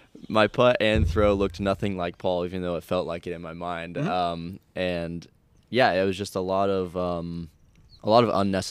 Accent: Oregon, United States; growing up in the Northwest, we're kind of in the valley where Portland is, between the Cascade Mountain Range and the coast.

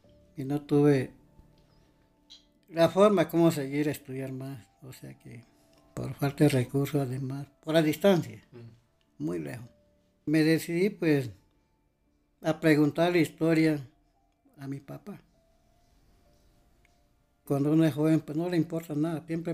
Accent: Amazonas, Colombia; Yo soy del río Miriti. Allá donde nadie, no hay nada de carros ni aviones, no entra ni señal de celulares, nada.

